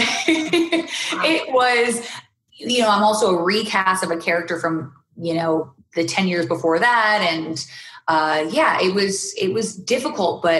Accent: Canada; I'm Canadian. We're celebrated for being nice.

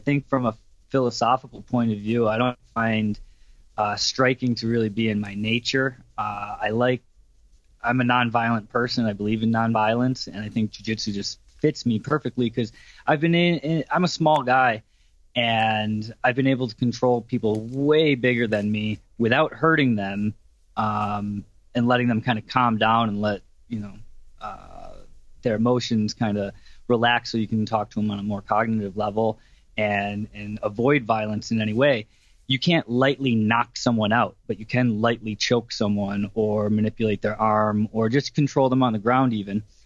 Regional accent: Buffalo, New York, United States; born there; now in Las Vegas, United States; I live in Las Vegas. I was born in Buffalo, New York, Western New York, and then I moved out here probably 10, 12 years ago and have been in Vegas.

